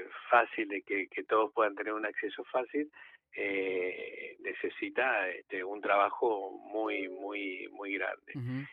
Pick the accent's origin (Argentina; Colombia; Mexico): Argentina; o como argentinos también es bueno que también podamos llegar a hacer nuestro aporte